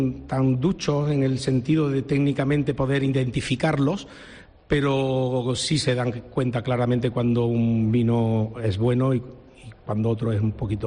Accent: Córdoba, Andalusia, Spain; Los cordobeses, yo soy de Córdoba, somos diferentes a los malagueños, a los sevillanos.

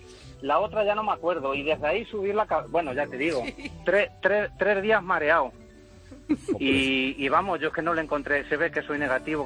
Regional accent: Castilla-La Mancha, Spain; Ante todo decir que soy un tránsfuga manchego y con mala leche

